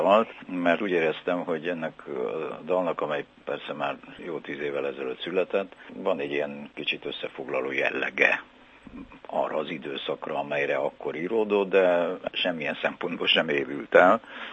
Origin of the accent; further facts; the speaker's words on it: Hungary; amiről én nem mondhatom azt, hogy szülőhazám, de mindestre hazám már, mert hiszen gyerekkorom óta itt élek